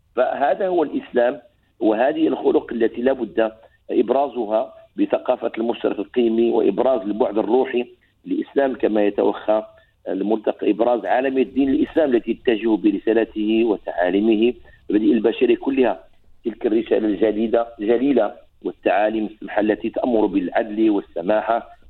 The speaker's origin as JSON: {"language": "Arabic", "country": "Morocco", "said": "معروفة عندنا في المغرب"}